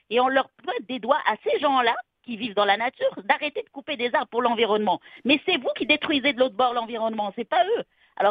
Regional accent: Quebec, Canada

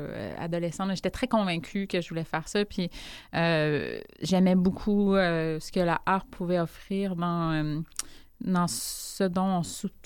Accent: Trois-Rivières, Quebec, Canada; parce que je venais de Trois-Rivières, il n'y avait pas de classe de harpe à Trois-Rivières

